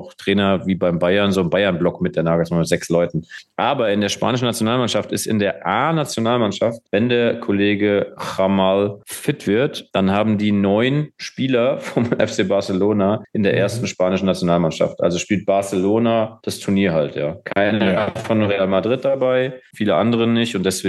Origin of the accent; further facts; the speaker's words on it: Austria; ich bin Österreicher.